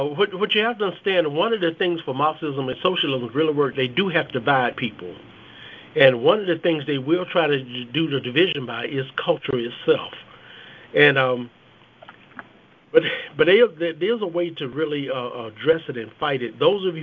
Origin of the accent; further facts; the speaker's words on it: South Carolina, United States; When I grew up in the South, like Bishop Jackson was saying, especially in South Carolina, blacks was not allowed to be downtown at sundown.